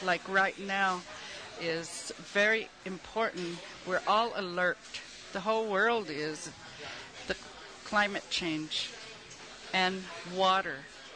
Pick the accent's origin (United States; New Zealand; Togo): United States; Lame Deer, Montana; I'm a Cheyenne, and I'm from Montana, Lame Deer, Montana